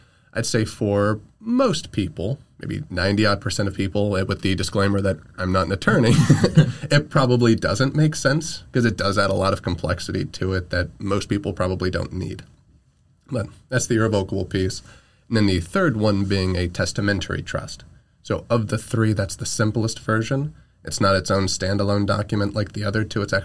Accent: Newark, New Jersey, United States; I'm from Newark.

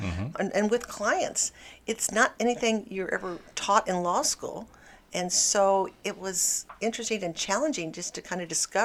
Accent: Hannibal, Missouri, United States; But I enjoyed my practice of law in Hannibal. It was my hometown.

